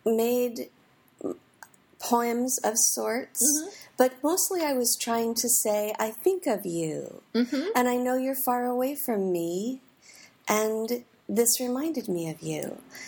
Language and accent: English; Portland, Oregon, United States; I grew up in Portland, Oregon